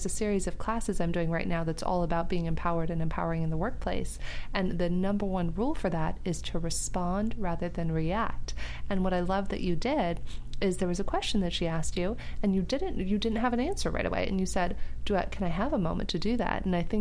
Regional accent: Arizona, United States; I grew up in Arizona, but my long-term plan had always been for me to land in California

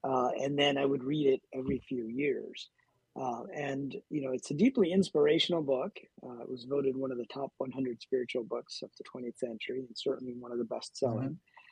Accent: Pakistan; born there; I'm not even a Hindu, right? I was born in Pakistan and grew up as a Muslim

